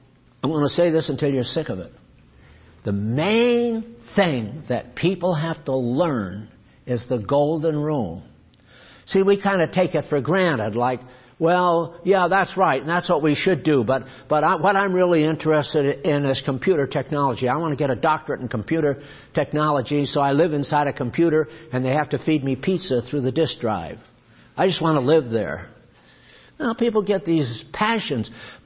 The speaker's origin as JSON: {"language": "English", "region": "England", "country": "United Kingdom", "said": "You know, you feel, well, I'm English, so if there's going to be one race, they're all English, you know."}